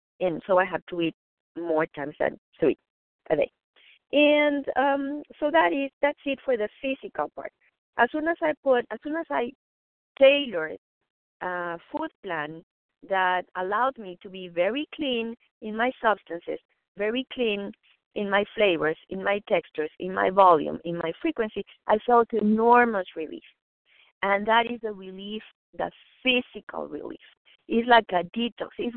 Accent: Mexico City, Mexico; I was raised vegetarian in Mexico City.

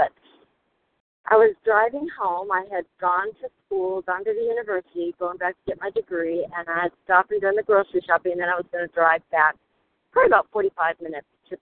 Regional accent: New Mexico, United States; I'm from New Mexico

